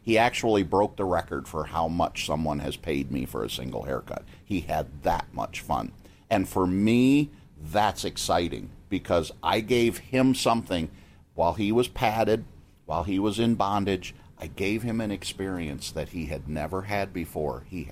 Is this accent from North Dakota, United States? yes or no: no; Ohio, United States; now in Chicago, United States; I'm from Ohio.